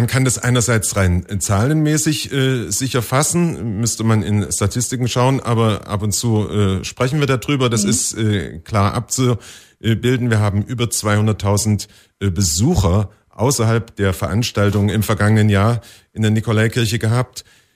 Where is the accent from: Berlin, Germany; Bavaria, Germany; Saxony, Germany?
Saxony, Germany; Dresden; born there; now in Potsdam, Germany; ich bin gebürtiger Dresdner